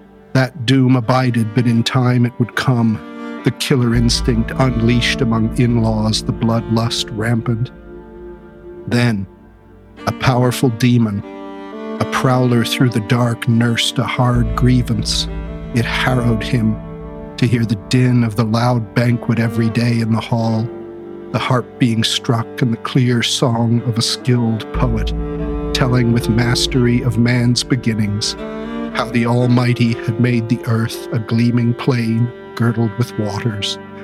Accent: Canada; Yeah, it took me a while as a Canadian to adjust to the 4th of July because it had not been on the menu growing up. Canada Day is on the 1st of July, so close enough.

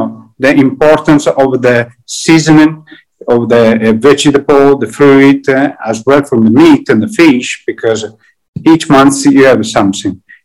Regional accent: Brindisi, Apulia, Italy; English is a second language; I come from the Puglia, exactly from Brindisi, which is in the middle of Puglia, south of Italy.

